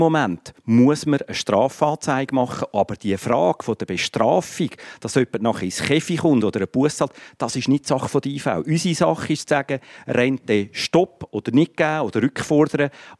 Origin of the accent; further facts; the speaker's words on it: Switzerland; als Schweizer und als Schweizer finde ich das richtig.